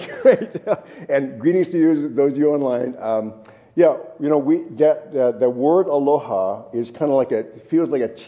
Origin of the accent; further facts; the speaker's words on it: Hawaii, United States; I grew up in Hawaii, so you feel me? There's a little dissonance in my bones, man.